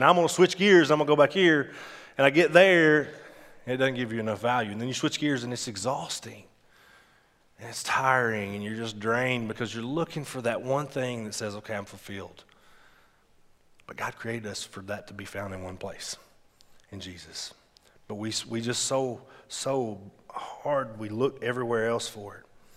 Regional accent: Arkansas, United States; I'm from Arkansas, right? So that's what we do. Sorry if you're from Arkansas. I mean, hey, I love being from Arkansas.

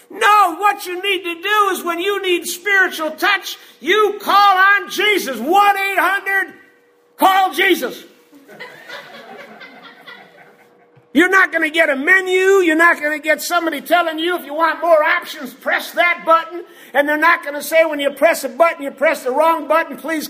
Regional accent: Midwest, United States; Or a refrigerator, excuse me, I'm from the Midwest, okay?

